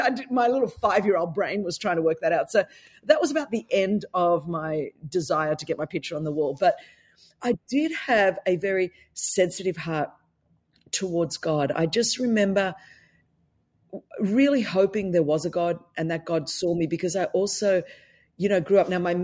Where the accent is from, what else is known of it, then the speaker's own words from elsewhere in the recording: Sydney, New South Wales, Australia; accent: Australian; I did. I grew up in Sydney, Australia. So I was in the promised land.